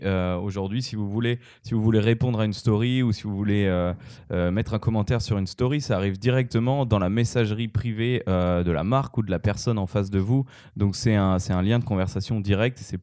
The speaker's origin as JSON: {"language": "French", "country": "France", "said": "Moi en tant que Français, j'y ai vu une transition"}